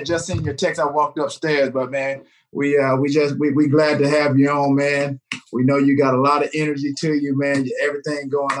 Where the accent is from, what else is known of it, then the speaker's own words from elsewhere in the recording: the South, United States; But again, growing up in the South, being raised by my grandmother, she always taught me to just be me.